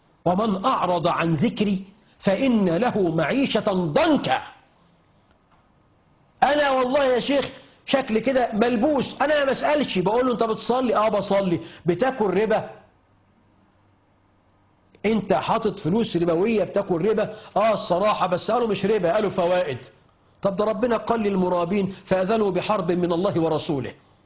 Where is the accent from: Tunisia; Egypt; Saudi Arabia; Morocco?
Egypt